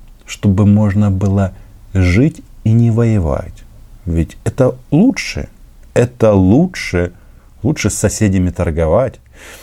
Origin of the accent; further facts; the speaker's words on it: Ukraine; я украинец